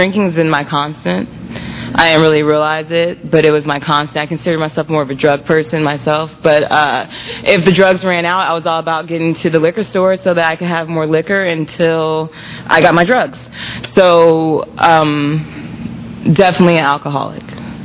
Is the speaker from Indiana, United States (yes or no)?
yes; Indiana, United States; I grew up in Indiana, all kind of around Indiana. My dad was in the Army, so I was the Army brat for sure.